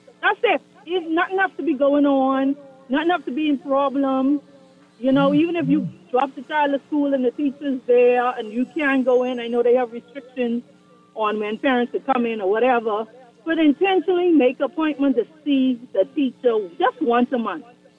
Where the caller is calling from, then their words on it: North Carolina, United States; I'm calling from North Carolina, actually.